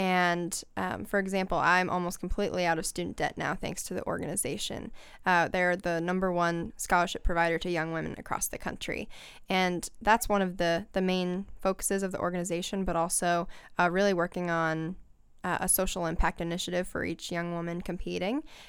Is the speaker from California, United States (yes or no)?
no; East Moline, Illinois, United States; So I grew up in the Quad Cities up in East Moline